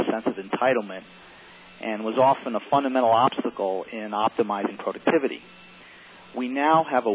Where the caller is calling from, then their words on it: Valencia, California, United States; I'm calling today from Valencia, California, where it is a breezy 105 today.